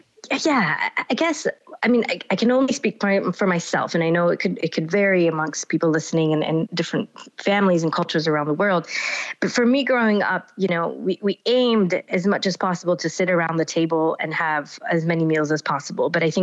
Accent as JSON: {"language": "English", "country": "United States", "tie": "born or raised there", "said": "And then it's a combination of my parents who grew up in the UK and then overlaid with a third dimension of me growing up in the US."}